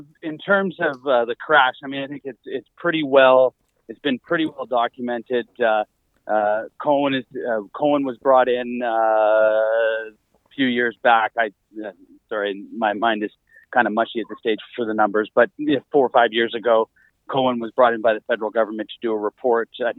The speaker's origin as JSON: {"language": "English", "region": "British Columbia", "country": "Canada", "said": "Who are we as British Columbians? What does it mean to be a British Columbian?"}